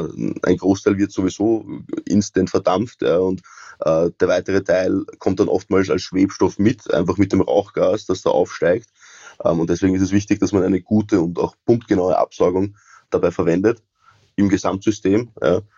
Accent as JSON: {"language": "German", "country": "Austria", "said": "bei uns in Österreich"}